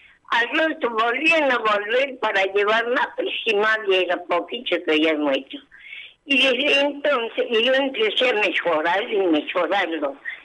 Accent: Córdoba, Argentina; also born or lived in Coronel Moldes; Yo nací en Coronel Monte, mi papel de policía y lo trasladaron a Córdoba.

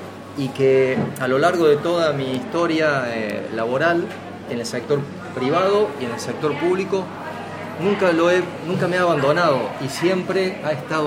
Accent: Argentina; Vengo de un barrio, yo crecí en el Villa Carlos. ¿Sí? Vengo del Villa Carlos, del Nicolás Avellaneda. Yo vivía allí en la calle Urtubey, entre Vélez Arfiel y Jujuy.

